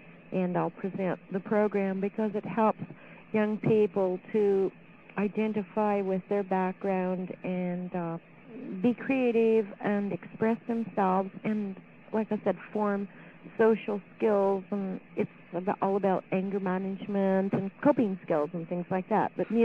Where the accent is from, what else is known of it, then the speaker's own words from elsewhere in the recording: National City, California, United States; also born or lived in Klamath Falls, Oregon / Anchorage, Alaska; I was born in Klamath Falls, Oregon, and we moved to Anchorage, Alaska when I was around a year old. We stayed in Anchorage, Alaska till I was around 11 or 11 and a half and moved to National City just a little teeny bit south of San Diego.